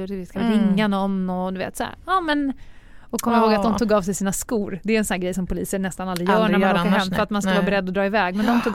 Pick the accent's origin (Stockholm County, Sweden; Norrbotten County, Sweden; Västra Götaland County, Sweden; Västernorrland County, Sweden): Stockholm County, Sweden; Stockholm; Det där är någonting man aldrig upplevt som stockholmare.